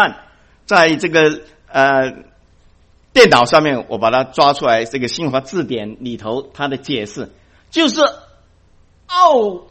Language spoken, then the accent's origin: Chinese; China; 我们中国人讲三筋动骨啊